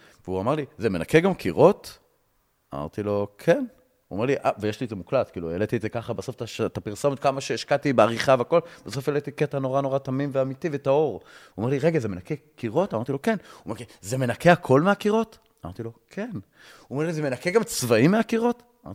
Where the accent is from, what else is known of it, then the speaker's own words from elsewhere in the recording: Eshel HaNasi, Southern District, Israel; אני זוכר בתור ילד בכפר, באשל הנשיא